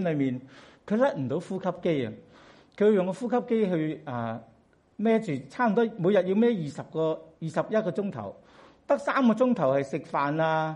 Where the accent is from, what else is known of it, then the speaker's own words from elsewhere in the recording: Hong Kong; 但我哋香港人就要讲，我哋唔单止在乎长短啊